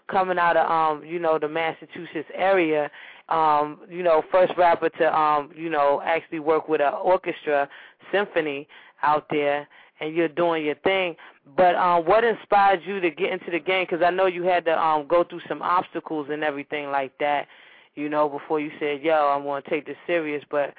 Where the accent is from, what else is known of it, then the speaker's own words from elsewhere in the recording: Nigeria; I'm Nigerian too, though, Amish. I'm Nigerian.